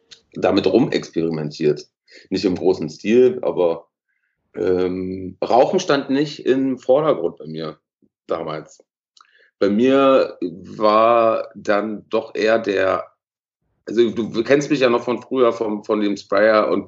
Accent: Velten, Brandenburg, Germany; moved away as an adult; also born or lived in Hennigsdorf; now in Berlin, Germany; aus Velten komme ich, also geboren in Henningsdorf, Velten aufgewachsen, bis zu meinem, ich weiß ja nicht, bis wann war ich da, bis zu unserer Jugendzeit, so bis zu meiner, so 15, 16, 17, war ich glaube da, bis 18 vielleicht so

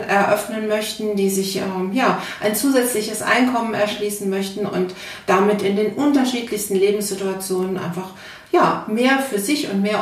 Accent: North Rhine-Westphalia, Germany; now in Berlin, Germany

